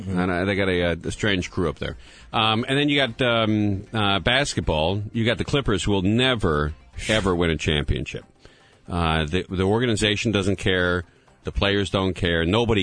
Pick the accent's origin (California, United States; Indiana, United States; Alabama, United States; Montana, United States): California, United States; Los Angeles; You know, I grew up here in Los Angeles. I was a huge Dodger fan, Ram fan, Lakers, and Kings.